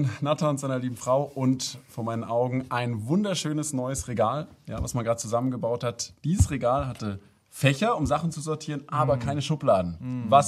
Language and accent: German; Germany; Also wir kommen aus Deutschland. In Deutschland ist man eher geprägt so zum Nüchternen eher.